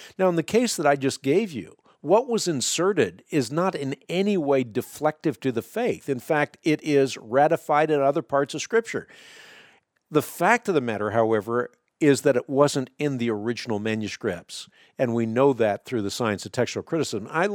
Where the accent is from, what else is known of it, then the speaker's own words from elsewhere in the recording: Netherlands; born there; English is a second language; I was born in Holland, so I'm a Dutchman, so was he.